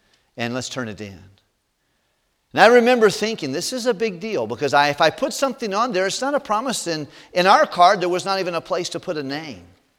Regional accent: Superior, Wisconsin, United States; I was at a youth conference at First Baptist of Hammond, and I came down from Superior, Wisconsin, and caught a ride with 11 other people

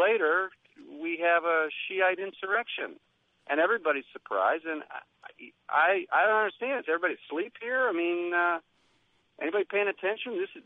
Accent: United States; I mean, I'm an American, not an Iraqi, but what we heard in the news

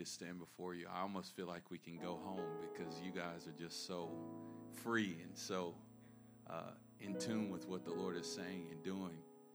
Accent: North Carolina, United States; I was raised in North Carolina. My whole family's in the South.

